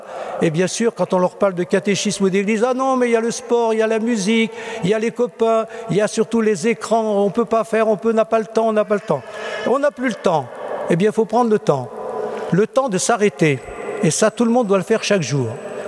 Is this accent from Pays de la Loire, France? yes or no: no; Clarafond, Auvergne-Rhône-Alpes, France; Moi, je suis originaire de Clarafond, d'un village qui est à 5 km d'ici.